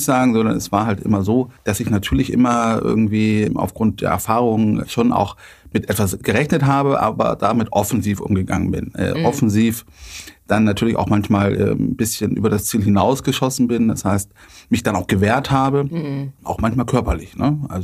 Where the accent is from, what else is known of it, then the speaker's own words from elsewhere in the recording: Goslar, Lower Saxony, Germany; born there; now in Hamburg, Germany; 45. Und ja, bin Vater von einer Tochter, verheiratet, jetzt in Hamburg hier ansässig. Geboren bin ich in Niedersachsen in Goslar.